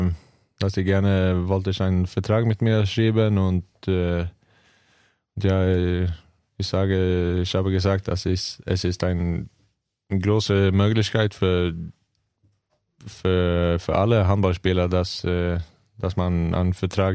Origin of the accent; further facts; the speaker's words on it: Sweden; German is a second language; ich bin ein Schwede